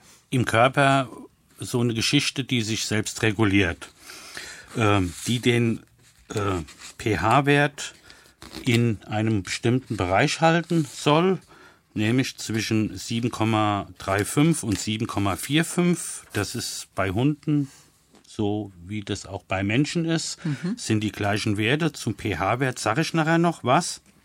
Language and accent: German; Wiesbaden, Hesse, Germany; ich komme aus Wiesbaden, so ist es geblieben wie die letzten Male auch.